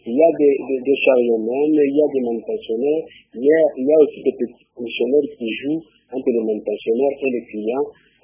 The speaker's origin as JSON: {"language": "French", "region": "Katanga", "country": "DR Congo", "tie": "born or raised there", "said": "je peux parler en Swahili parce que moi j'ai grandi au Chaba."}